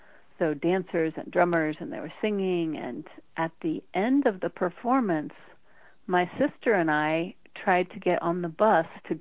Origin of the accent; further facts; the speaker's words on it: Denver, Colorado, United States; I grew up in Denver, Colorado, and I'm one of eight kids